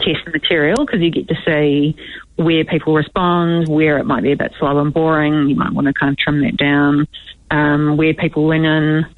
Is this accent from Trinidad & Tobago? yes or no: no; Dunedin, Otago, New Zealand; I grew up in Dunedin